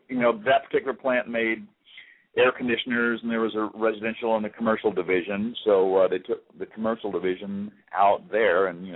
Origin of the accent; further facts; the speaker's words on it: Virginia, United States; moved away as an adult; I'm from Virginia. I heard you mention Virginia earlier in the show